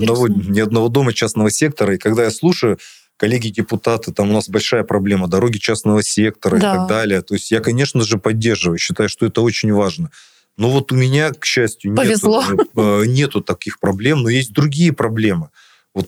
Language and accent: Russian; Irkutsk, Irkutsk Oblast, Russia; Я иркутянин, и все надо смотреть комплексно.